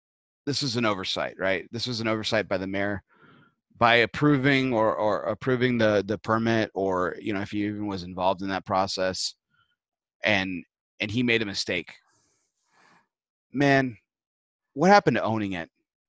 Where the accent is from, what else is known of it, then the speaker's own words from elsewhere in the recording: El Paso, Texas, United States; Fabens, Texas, which is a small town outside my hometown of El Paso, Texas, which is a blink and you'll miss it town.